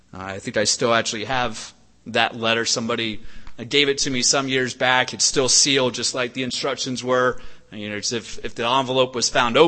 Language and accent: English; Cincinnati, Ohio, United States; We grew up in Cincinnati, so they did a lot of feast sites in Dayton, Ohio, between Dayton, Ohio and St. Pete, Florida, where my grandparents lived.